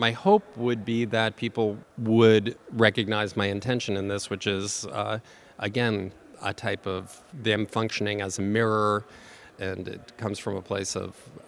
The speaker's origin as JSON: {"language": "English", "region": "New York", "country": "United States", "tie": "born or raised there", "said": "But then I remember I grew up in Long Island, and we would come into the city. So Long Island is a half hour out of the city."}